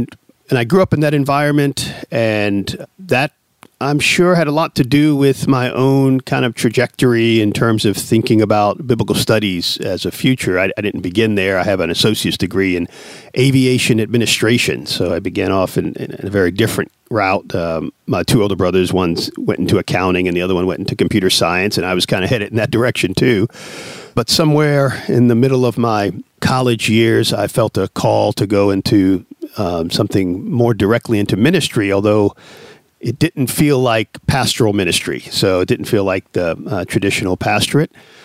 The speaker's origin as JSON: {"language": "English", "region": "New York", "country": "United States", "tie": "born there", "said": "I was born in New York. My two older brothers were born on the islands, but I was born in New York."}